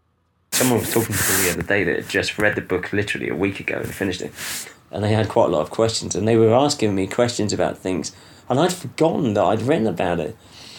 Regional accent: United Kingdom; also born or lived in Ecuador; I was coming back to my own culture, you know, being British.

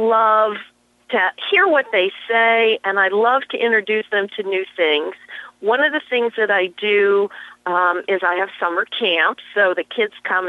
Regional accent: Harrisburg, Pennsylvania, United States; I'm from Harrisburg, PA.

